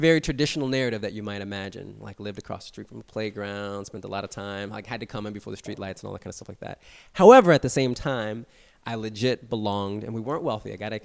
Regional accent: Washington, District of Columbia, United States; I grew up in Washington, D.C.

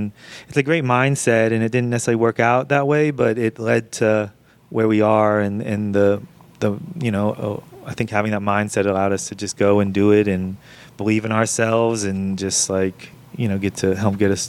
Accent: Atlanta, Georgia, United States; And, you know, growing up in Atlanta, we just had such great rap music coming out of here, you know, so it was a great place to be at the time, for sure.

